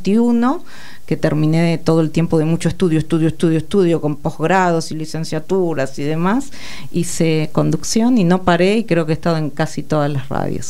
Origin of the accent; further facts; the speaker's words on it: Carlos Casares, Buenos Aires Province, Argentina; born there; yo también nací en Carlos Casares, provincia de Buenos Aires. No deja de ser la provincia de Buenos Aires, a 313 kilómetros. Así que como casarense nos conocemos.